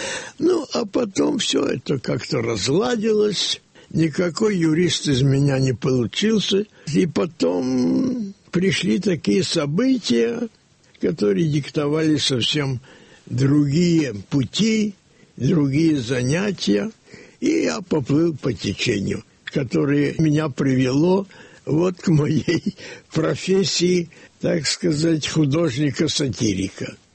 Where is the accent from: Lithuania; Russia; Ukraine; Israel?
Ukraine; Kyiv; born or raised there